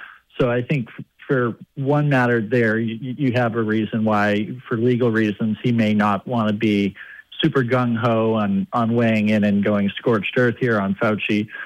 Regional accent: Massachusetts, United States; I grew up in Massachusetts, Bradley, and I lived there during all of this

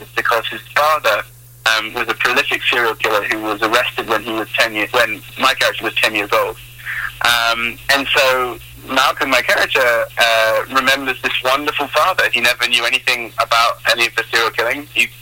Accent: United Kingdom; accent: British; Well, we grow up with it, you know. Most of the stuff that I watched when I was growing up was American movies

